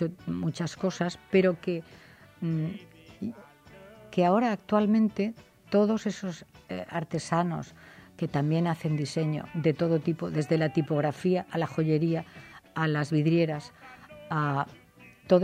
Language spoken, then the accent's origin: Spanish; Valencian Community, Spain; como persona del pueblo, como valenciana, que anda por la calle